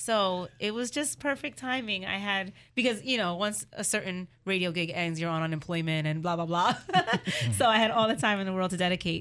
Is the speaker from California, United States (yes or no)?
no; Philadelphia, Pennsylvania, United States; I am from Philadelphia as well.